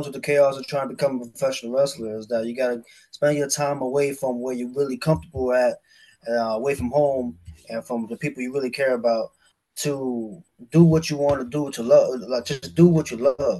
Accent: New York, United States; They could hate me immediately because I'm from New York.

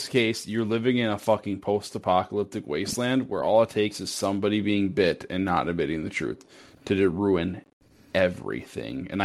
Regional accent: Minnesota, United States; But also, I'm Minnesotan AF, so I probably could be a little bit more forthright.

